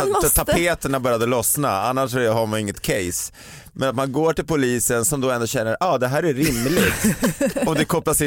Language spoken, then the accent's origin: Swedish; Stockholm, Stockholm County, Sweden; när man som dryg stockholmare skojar lite om så här, folk längre bort än från Stockholm så är det oftast att de kör traktorer